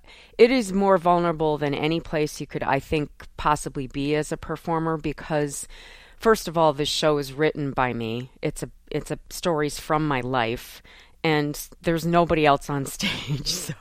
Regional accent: Wallingford, Connecticut, United States; I grew up in Wallingford, Connecticut. It's a town that's outside of, like, it's in between two major cities in Connecticut, like Hartford and New Haven.

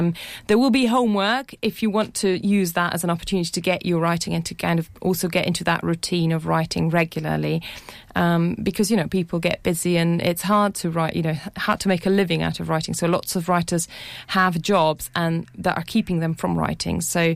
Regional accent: Slovenia; I come from Slovenia. That's my country of origin.

